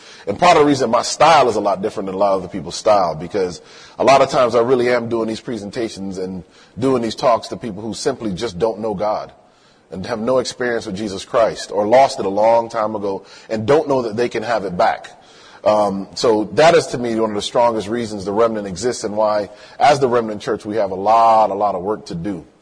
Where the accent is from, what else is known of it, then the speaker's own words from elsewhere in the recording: Hartford, Connecticut, United States; also born or lived in Miami; I grew up in Connecticut, in Hartford, with actually one of my good friends from childhood is here, Yoka, and actually, I forgot how cold it gets living in California and Miami